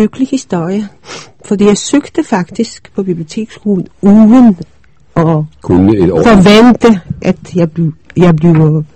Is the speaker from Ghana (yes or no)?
no; Poland; Danish is a second language; moved away as an adult; now in Denmark